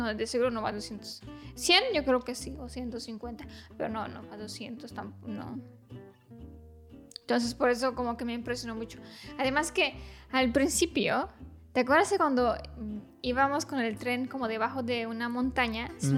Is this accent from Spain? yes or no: no; Romania; Spanish is a second language; yo como rumana, creciendo en Rumanía, sí he comido pasta y pizza cuando era chiquita.